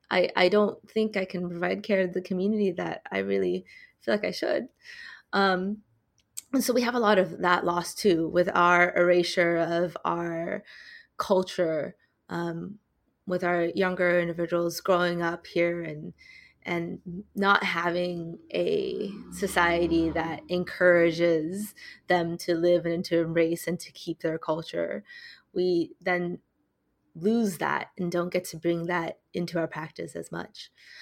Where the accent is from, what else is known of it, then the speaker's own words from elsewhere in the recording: California, United States; Spanish comes out because I grew up in SoCal and learned Spanish in my high school because Chinese wasn't an option.